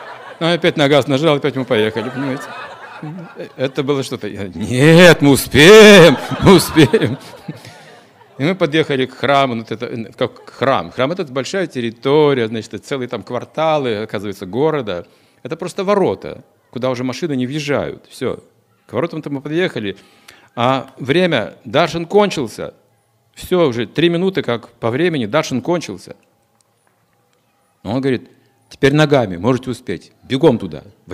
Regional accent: Russia; мы из России, мы никогда не видели

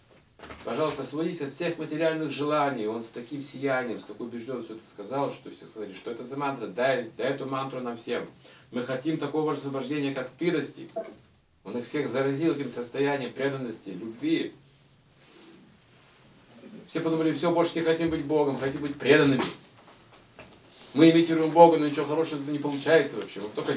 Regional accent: Kazakhstan; Ну, мы из Казахстана. Это как его религия? Ну, мусульманский, так сказать.

